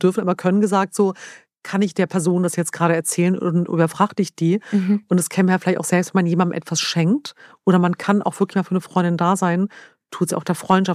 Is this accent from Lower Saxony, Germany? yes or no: yes; Lower Saxony, Germany; born or raised there